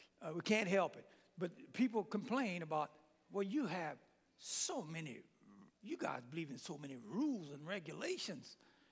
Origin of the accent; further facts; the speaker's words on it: Lafayette, Louisiana, United States; I come from Lafayette, Louisiana. We are a culture of people. If you don't understand me too well, it's because I'm speaking in tongues.